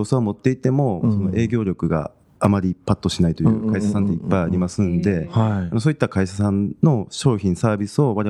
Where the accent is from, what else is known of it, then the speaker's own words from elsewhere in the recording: Tondabayashi, Osaka, Japan; 生まれは違うんですけど、はい、育ちが。